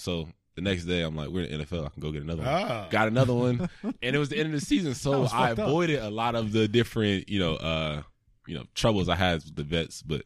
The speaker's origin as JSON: {"language": "English", "town": "Cleveland", "region": "Ohio", "country": "United States", "tie": "born or raised there", "said": "Yeah, I mean, just Cleveland is just my hometown. Cleveland is very close to my heart."}